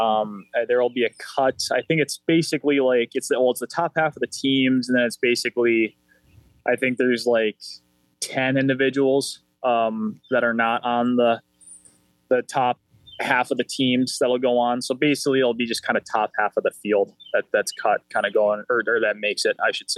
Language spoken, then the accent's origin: English; Minnesota, United States; to be able to represent my home state, wear the maroon and gold, and stay home and kind of give Minnesota everything I have to offer.